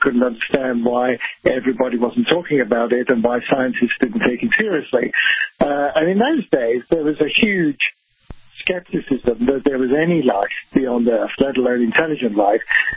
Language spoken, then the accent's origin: English; London, United Kingdom; I grew up in London just after World War II, and it was really, really boring.